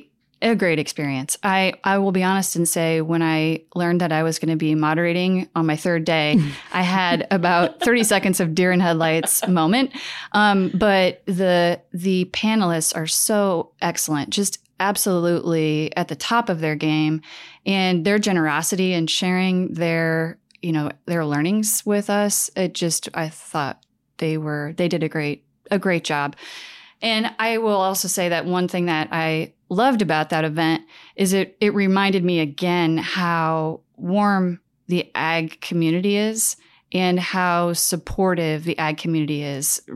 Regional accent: Fort Wayne, Indiana, United States; Well, I am originally from Fort Wayne. So I grew up in a suburb in Northeast Indiana

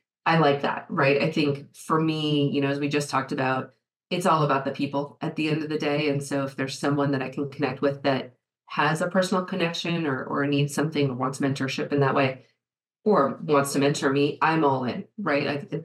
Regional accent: Kyiv, Ukraine; You know, if I don't tell you, you don't know I'm from Kiev, right? It's not obvious, but there's this whole background and whole life experience that I carry with me

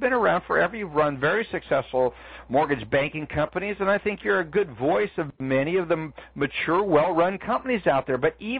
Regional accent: Minnesota, United States; I grew up in Minnesota and it's an agricultural community

